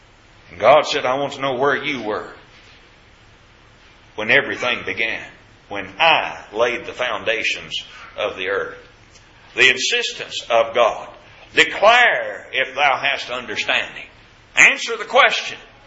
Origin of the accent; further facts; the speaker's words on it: Kentucky, United States; You know, growing up in Kentucky, I've never seen anything like that. You know why? We didn't have any oceans in Kentucky.